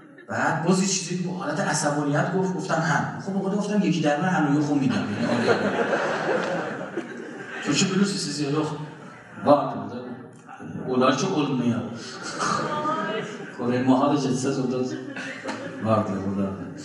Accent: Iran; ما ایرانی هستیم دیگه تا پا رو گلو نذارم.

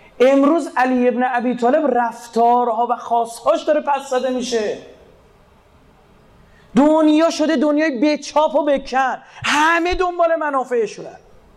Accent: Iran; یکم فکر کنیم ما ایرانیم

